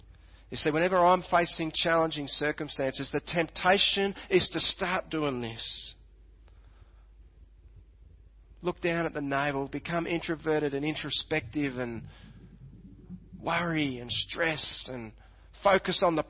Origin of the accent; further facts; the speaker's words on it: Australia; you know, hey, it's part of being an Aussie. It's just part of who I am. I talk out of the corner of my mouth.